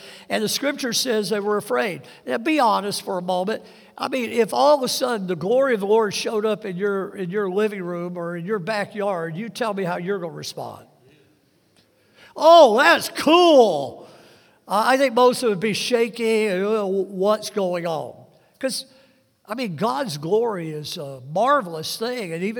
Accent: the South, United States; I grew up in the South, of course, and where I grew up, there were a lot of chicken farms.

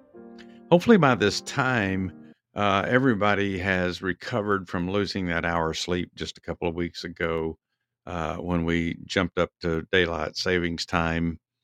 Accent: Texas, United States; growing up in Texas in the summertime and even in the springtime, you'd have a lot of thunderstorms come through.

